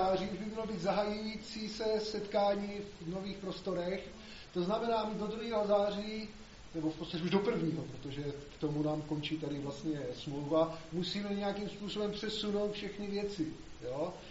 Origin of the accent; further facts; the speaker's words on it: Šumperk, Olomouc Region, Czechia; já jsem ze Šumperka